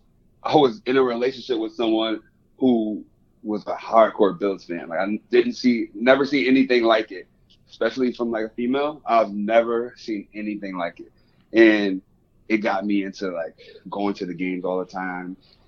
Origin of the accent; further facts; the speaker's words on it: Rochester, United States; All right, so when I was a senior in high school, I transferred schools. I'm from Rochester, so I transferred schools and then met a group of guys who did music